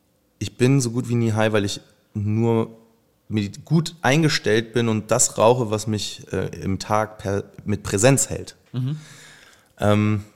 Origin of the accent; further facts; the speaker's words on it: Mexico; Ey, ich bin so verkehrte Welt. Ich bin in Mexiko aufgewachsen.